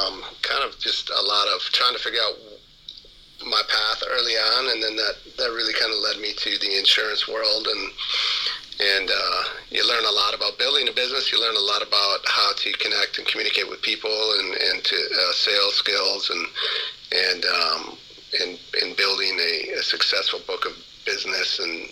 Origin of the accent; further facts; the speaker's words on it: Wisconsin, United States; now in Minnesota, United States; No, not always. I grew up in Wisconsin, so not too far from Minnesota.